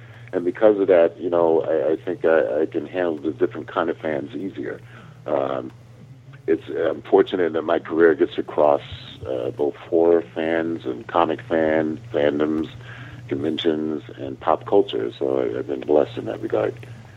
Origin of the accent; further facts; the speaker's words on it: New England, United States; I can't help it if I'm from New England.